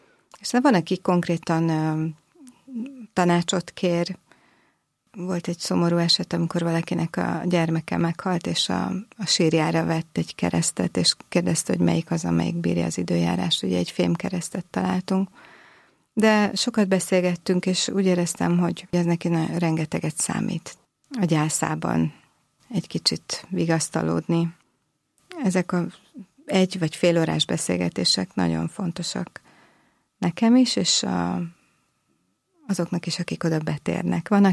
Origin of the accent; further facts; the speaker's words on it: Budapest, Hungary; A Mátyás templom egy csodálatos hely, én egyébként a várban nőttem föl